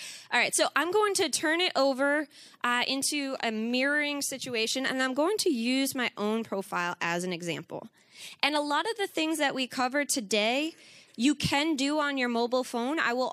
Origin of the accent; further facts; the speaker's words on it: Boston, Massachusetts, United States; I'm from Boston. I live in Boston. That's my heart and home.